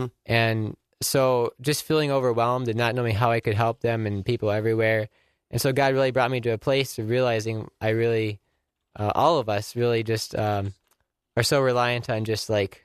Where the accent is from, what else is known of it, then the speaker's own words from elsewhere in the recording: Wisconsin, United States; I'm also from Wisconsin.